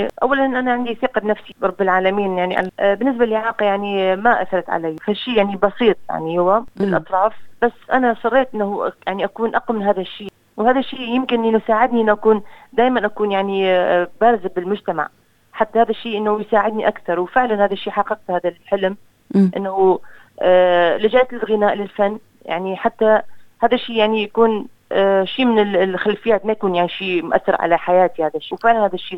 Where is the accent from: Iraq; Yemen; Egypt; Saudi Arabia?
Iraq; now in Sydney, Australia; من أصول عراقية، نشأت في العراق نصف عمرها والنص الثاني حاليا أنا في أستراليا في سيدني. طفولتي بصراحة نشأتها بالعراق